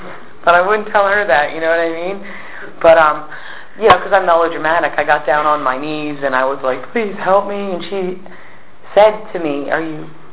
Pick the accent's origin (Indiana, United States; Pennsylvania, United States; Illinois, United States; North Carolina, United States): Pennsylvania, United States; Pen Argyl; Mind you, I'm from Penn Argyle, Pennsylvania. Has anybody ever heard of it?